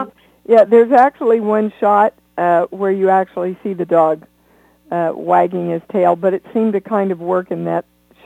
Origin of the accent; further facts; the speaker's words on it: Kansas City, Kansas, United States; moved away as an adult; also born or lived in New York, United States; I had never been out of Kansas. I'm from Kansas City, Kansas.